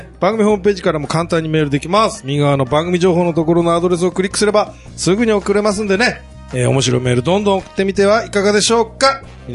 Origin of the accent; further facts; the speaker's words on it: Hakodate, Hokkaido, Japan; 僕の地元でも、函館なんで。